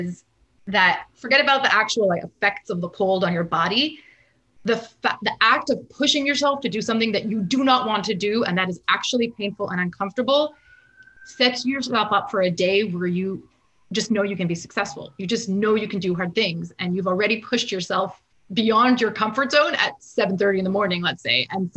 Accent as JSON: {"language": "English", "country": "Canada", "said": "Z, because I'm Canadian, or Z for Americans."}